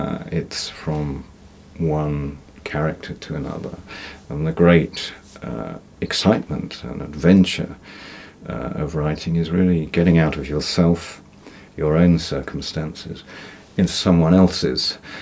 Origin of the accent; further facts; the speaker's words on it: London, United Kingdom; I'm indisputably English, and I come from London. I was born in London, I've lived in London most of my life